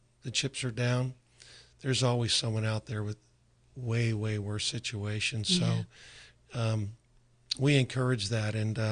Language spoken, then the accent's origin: English; San Diego, California, United States; I was raised in San Diego basically by my mom. My father was out to sea all the time, so my mom raised 5 kids